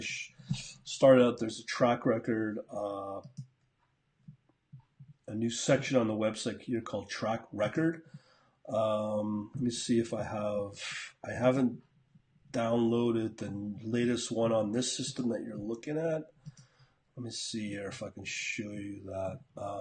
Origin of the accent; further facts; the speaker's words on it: Canada; as a Canadian.